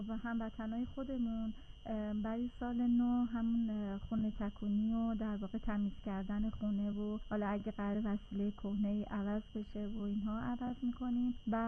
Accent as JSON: {"language": "Persian", "town": "Tehran", "region": "Tehran Province", "country": "Iran", "tie": "born there", "lives_now": "Karaj, Iran", "said": "خودم متولد تهرانم ولی پدرم اصالتاً خوزستانی هستن."}